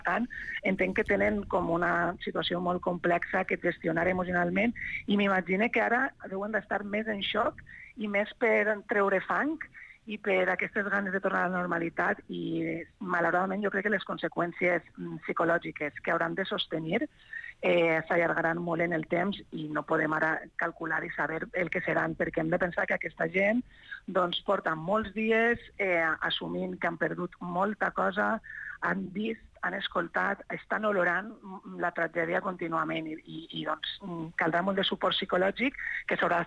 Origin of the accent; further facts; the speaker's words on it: Banyeres de Mariola, Valencian Community, Spain; now in Badalona, Spain; el meu poble, afortunadament, va quedar fora de la dana, perquè és encara més al sud, és Alacant.